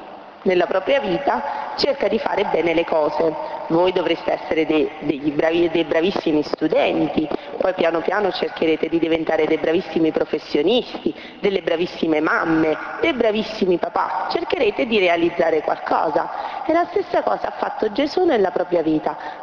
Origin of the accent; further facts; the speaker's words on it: Eboli, Campania, Italy; born there; per esempio io sono nata a Eboli